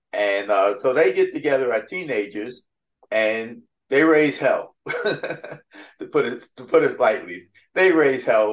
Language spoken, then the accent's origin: English; New York, United States; I moved from the South Bronx into a mob neighborhood. So I kind of like had friends who were in the mob and on their way to being in the mob.